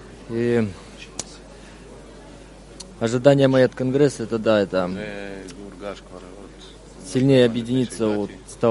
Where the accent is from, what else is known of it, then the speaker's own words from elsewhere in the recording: Irkutsk, Irkutsk Oblast, Russia; я с Иркутска, Иркутская область. Приехал я сюда, чтобы